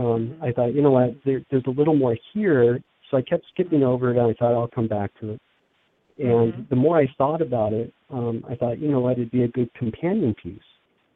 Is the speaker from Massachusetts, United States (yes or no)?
no; Los Angeles, California, United States; moved away; There's a lot of stories that I have from growing up in Los Angeles that people out here don't believe me when I'm talking, so it's like, okay, I won't talk about my old life.